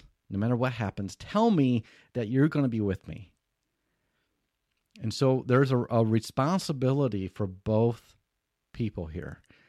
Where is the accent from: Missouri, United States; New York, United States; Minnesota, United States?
Missouri, United States; St. Louis; but I'm from the U.S. I'm from St. Louis, Missouri.